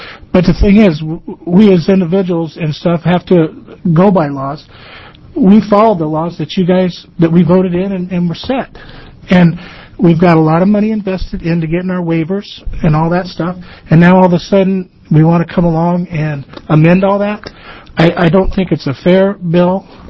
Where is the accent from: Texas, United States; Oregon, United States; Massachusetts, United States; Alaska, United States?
Oregon, United States; I come from Jefferson County also.